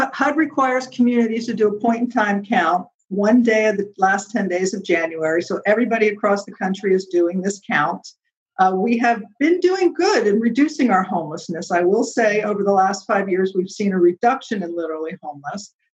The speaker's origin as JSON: {"language": "English", "town": "Bradenton", "region": "Florida", "country": "United States", "tie": "born or raised there", "also_born_or_lived": "Gainesville", "lives_now": "St. Petersburg, United States", "said": "Well, I am almost a Florida native. My family moved here when I was a child, and I grew up in Bradenton. Then I went to the University of Florida and lived in Gainesville, Florida for 32 years."}